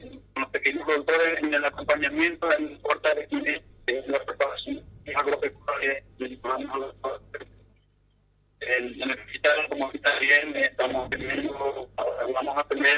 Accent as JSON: {"language": "Spanish", "town": "San Estanislao", "region": "San Pedro", "country": "Paraguay", "lives_now": "Choré, Paraguay", "said": "Yo soy santaniano, pero me radico en la ciudad de Choré"}